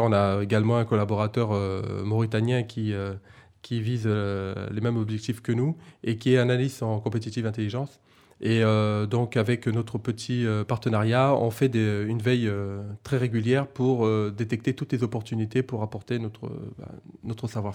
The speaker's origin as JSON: {"language": "French", "country": "Central African Republic", "lives_now": "France", "said": "Moi-même, je suis de la République centrafricaine Et donc, tous les trois, nous vivons en France."}